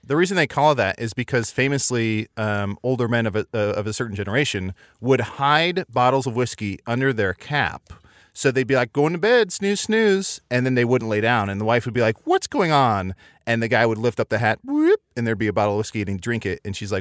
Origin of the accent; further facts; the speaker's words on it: Midwest, United States; I grew up in the Midwest, and it does suck that our school, I think all girls had first period.